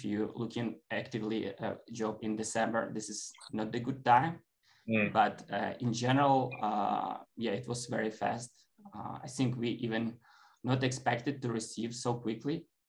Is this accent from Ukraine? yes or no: yes; Ukraine; from Ukraine. I've worked as a Ruby on Rails developer for 8, even 9 years now. I have experience working in startups. Mostly in Ukraine, we're working on outsourced companies.